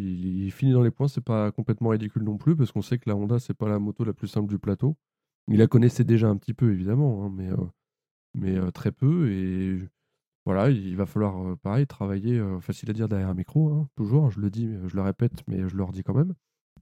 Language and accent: French; France; nous, en tant que Français fans